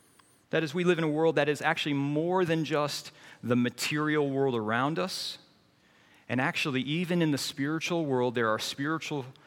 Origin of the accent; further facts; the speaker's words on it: Australia; what are the problems posing Australians today? And as you can tell by my accent, I'm one of you.